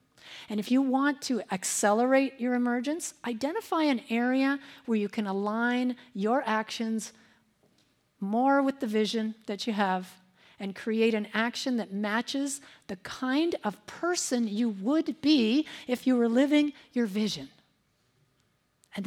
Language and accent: English; Ontario, Canada; Wayne Gretzky, the great Gretzky. He's a good old Canadian boy born right outside my hometown.